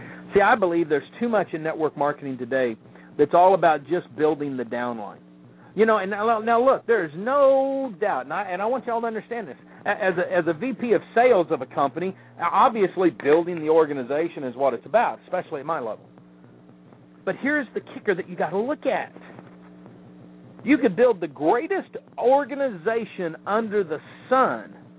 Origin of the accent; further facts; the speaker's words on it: the South, United States; I'm just listening. I'm from the South.